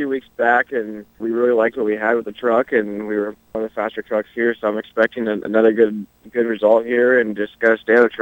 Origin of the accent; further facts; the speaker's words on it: Seattle, Washington, United States; also born or lived in North Carolina; I'm from Seattle. I used to live in North Carolina for like 5 years and then went back out to Seattle to work construction and stuff.